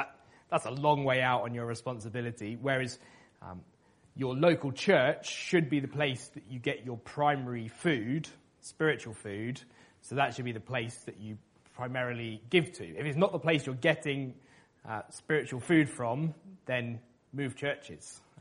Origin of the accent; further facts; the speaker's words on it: United Kingdom; they can see that I'm British and they can see that money just makes me awkward talking about it.